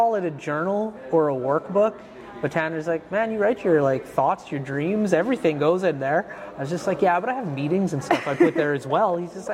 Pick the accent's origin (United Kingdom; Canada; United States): Canada; Alberta; Now I'm from Alberta and you go to Edmonton, you have West Edmonton, North Edmonton.